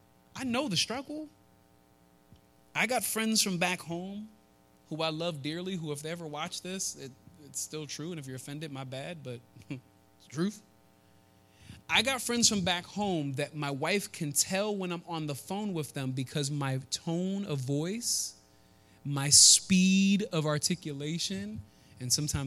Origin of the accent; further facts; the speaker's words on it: Philadelphia, Pennsylvania, United States; Remember that whole thing I told you about, I'm from Philly. Well, these are the friends from Philly and from Jersey, some of them from Florida. And when I'm talking to them, I sound different.